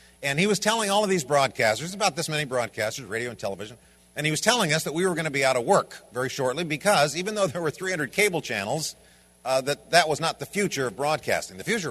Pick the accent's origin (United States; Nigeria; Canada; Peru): United States; Pacific Northwest; I was raised on Indian reservations in the Pacific Northwest all my life. Part Blackfoot Indian.